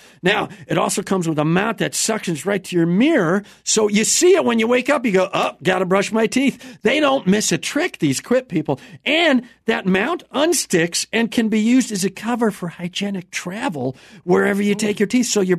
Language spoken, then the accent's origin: English; Wisconsin, United States; I'm from Chamber Falls, Wisconsin.